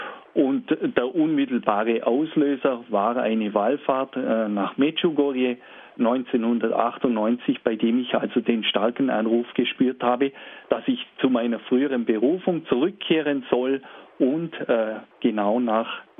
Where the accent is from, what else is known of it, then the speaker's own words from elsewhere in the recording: Baustetten, Baden-Württemberg, Germany; born there; ich bin in Baustetten bei Ulm geboren, bin in einer katholischen, gläubigen Familie aufgewachsen.